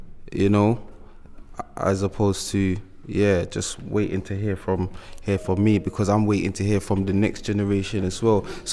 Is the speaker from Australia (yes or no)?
no; London, United Kingdom; now in Bristol, United Kingdom; because I'm from London, you know